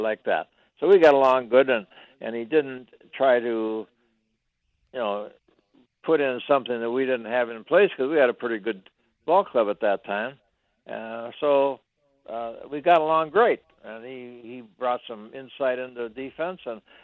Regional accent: Canada; I came from Canada, of course

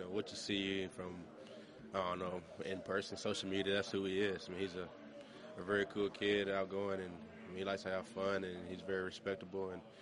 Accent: Georgia, United States; but I'm from Georgia, obviously, so I was always big on just Georgia sports.

